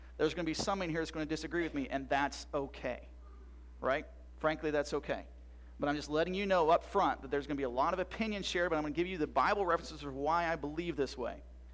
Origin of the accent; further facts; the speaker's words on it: Iowa, United States; I grew up in Iowa.